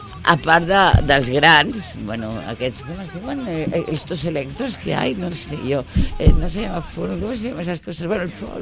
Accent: Barcelona, Catalonia, Spain; els que som de prop de Sants

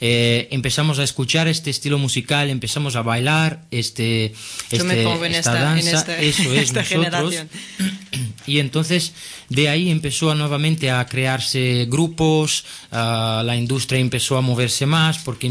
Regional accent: Rio de Janeiro, Brazil; Spanish is a second language; Sí, yo soy de Río, sí.

